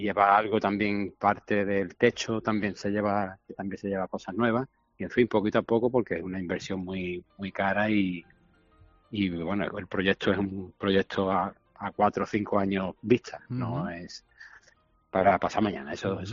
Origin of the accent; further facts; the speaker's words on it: Torremolinos, Andalusia, Spain; aunque yo sea el hermano mayor de Fuengirola, yo soy de Torremolinos.